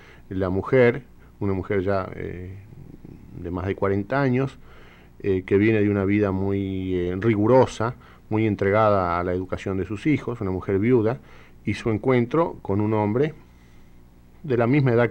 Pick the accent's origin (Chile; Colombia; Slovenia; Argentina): Argentina; en mi país el cine específicamente argentino sale poco de las fronteras argentinas